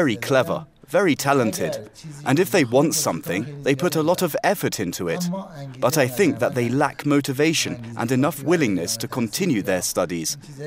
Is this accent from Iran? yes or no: yes; Behshahr, Mazandaran, Iran; I was born in 1972 in the Gorji Mahalla village of the city of Behshahr. I did my high school studies in Behshahr